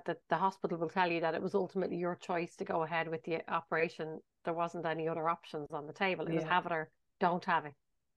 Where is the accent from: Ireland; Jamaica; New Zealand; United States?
Ireland; in one way you want to be private because we're Irish.